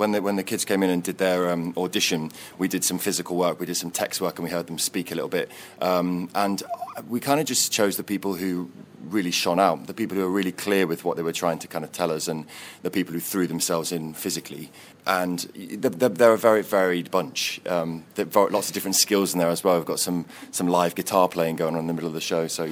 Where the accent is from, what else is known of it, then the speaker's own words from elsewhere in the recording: London, United Kingdom; I'm from London.